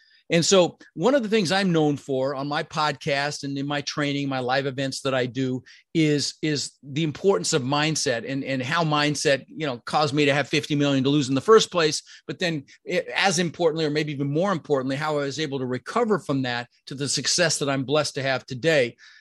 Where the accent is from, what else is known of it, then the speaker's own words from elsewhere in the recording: Denver, Colorado, United States; also born or lived in Netherlands; We ended up in Denver, Colorado, where I lived for 30 years.